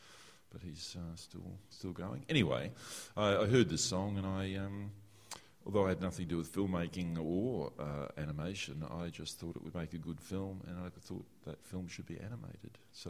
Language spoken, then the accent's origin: English; Brisbane, Queensland, Australia; I grew up in a suburb called Darra, which is out of, which is, well, at the time was a sort of outer semi-country almost suburb, with a, but also an industrial suburb with a big cement works. And and Brisbane's kind of semi-subtropical